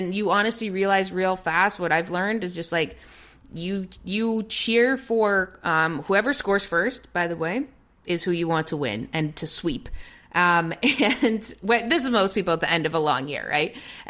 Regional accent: Toronto, Ontario, Canada; you guys know I'm from Toronto.

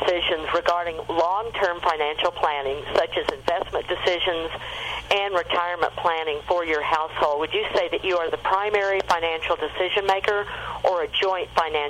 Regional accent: United States; now in Canada; Yes, and I'm actually from the States, but I live up here now.

